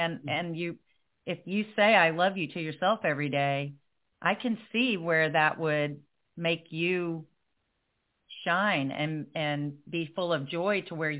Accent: Nashville, Tennessee, United States; So I have their real name and their country music star name because I'm from Nashville.

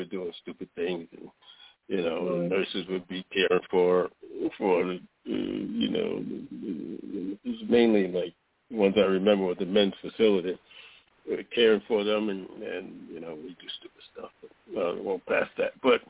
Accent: New York City, New York, United States; when I was growing up, you know, growing up in East Harlem, we used to always, especially summertime, we'd go over to Ward's Island

